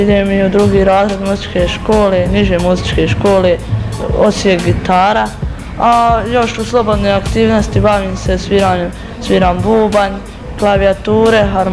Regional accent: Visoko, Federation of Bosnia and Herzegovina, Bosnia & Herzegovina; dolazim iz Visokog

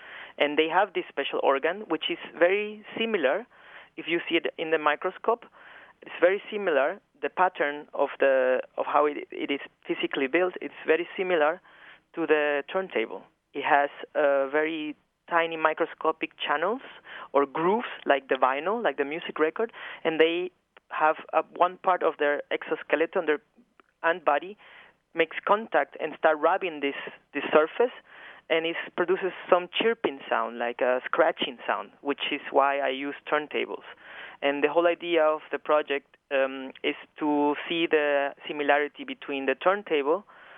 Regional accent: Ecuador; I'm from Ecuador

